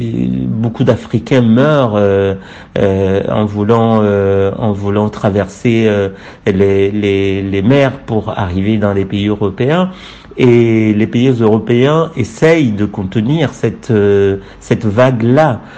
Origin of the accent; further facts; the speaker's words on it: Togo; on a du djihadisme chez nous au Togo